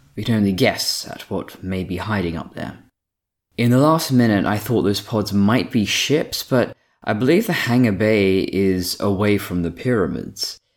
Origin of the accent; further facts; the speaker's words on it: Western Australia, Australia; For example, my hometown has these coordinates. Latitude -31.952712, longitude 115.86048, with an altitude of 26 meters above sea level.